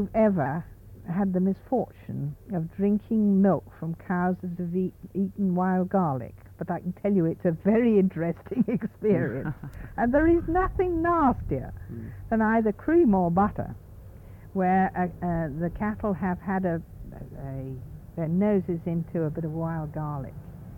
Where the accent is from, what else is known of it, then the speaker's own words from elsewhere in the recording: West Midlands, United Kingdom; Yes, I come from Shropshire, of course, which in the North Shropshire area, going towards the Cheshire Plain, is, of course, a dairying country.